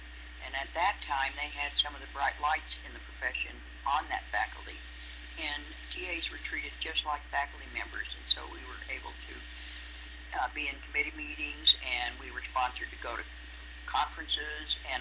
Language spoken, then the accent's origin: English; Salt Lake City, Utah, United States; born there; I was born in Salt Lake City, Utah, in 1930.